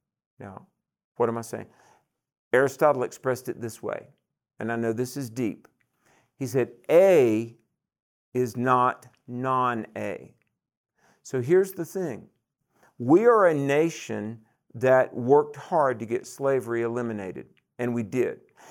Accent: the South, United States; accent: Southern; As a poor, ignorant Southern white boy, everybody made fun of my accent.

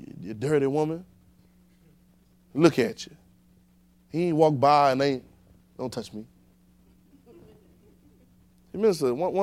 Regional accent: Baton Rouge, Louisiana, United States; born there; Because we wasn't born in Israel. I was born in Baton Rouge.

